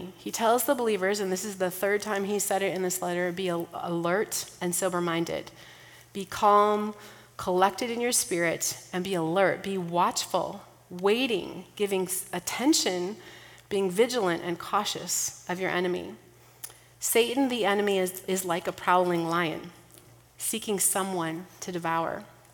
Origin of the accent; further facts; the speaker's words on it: Minnesota, United States; I'm from Minnesota. We fish. We cast.